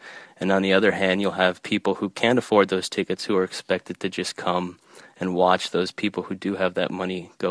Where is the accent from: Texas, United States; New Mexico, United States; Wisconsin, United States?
New Mexico, United States; As a young kid growing up in New Mexico, it was one of those sort of dreamy ideas that you have when you're out in the desert staring up at the stars.